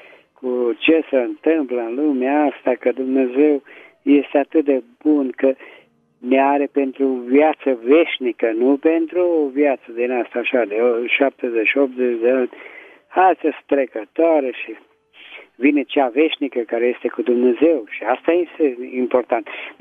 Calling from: Petroșani, Hunedoara County, Romania; Sunt acum din Petroșani.

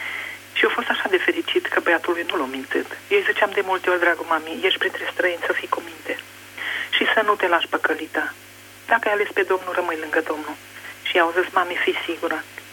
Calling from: Mediaș, Sibiu County, Romania; și sunt de la Media

